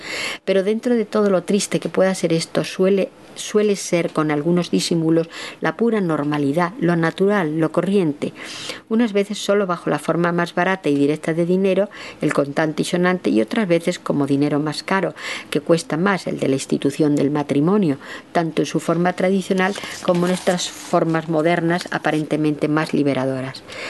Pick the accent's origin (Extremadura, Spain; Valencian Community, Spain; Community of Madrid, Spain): Extremadura, Spain; Yo me acuerdo de chica que los grandes terratenientes de mi tierra, de Extremadura, nunca decían que eran ricos